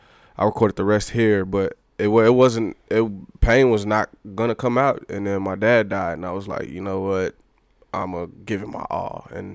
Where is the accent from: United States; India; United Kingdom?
United States; Austin, Texas; Yeah, I'm from Austin.